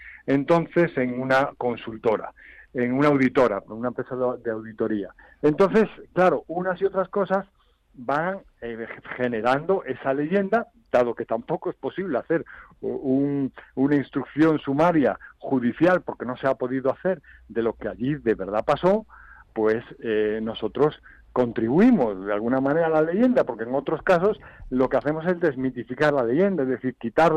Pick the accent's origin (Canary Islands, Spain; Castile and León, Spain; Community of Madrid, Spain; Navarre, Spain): Community of Madrid, Spain; Madrid; born there; porque quiero honrar también a mis apellidos de origen gallego. Yo soy nacido en Madrid, soy hijo de gallegos